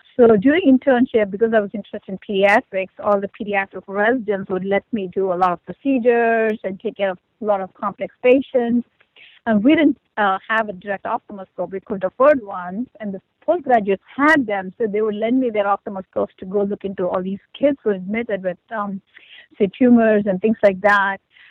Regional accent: India; I grew up in India, and I wanted to be a physician since I was probably 3 or 4 years of age.

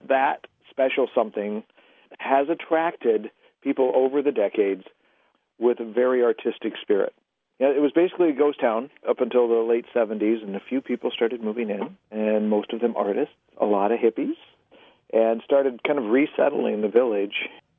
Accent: Estes Park, Colorado, United States; maybe my hometown in Colorado, Estes Park, where arts were just an everyday absolute part of life.

